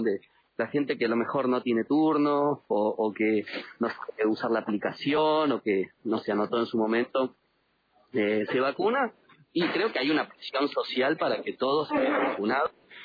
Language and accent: Spanish; Avellaneda, Buenos Aires Province, Argentina; Yo soy de Avellaneda, me vacuné a 5 cuadras de mi casa